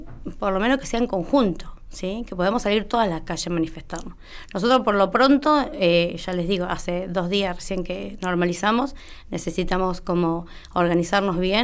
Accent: Neuquén, Argentina; Yo soy neuquina, nací acá y la realidad es que vivo para el lado del oeste

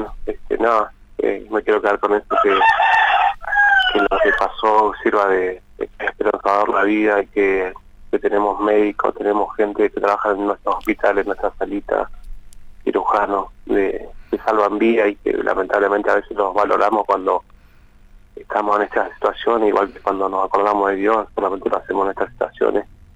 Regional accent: Argentina; como pasa siempre y nos pasa como argentinos

